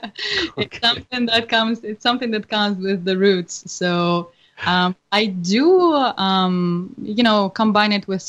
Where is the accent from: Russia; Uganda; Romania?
Russia; now in Los Angeles, United States; I was born in Russia. I'm an Angelino for 11 years now. And I started playing music back in Russia when I was 6.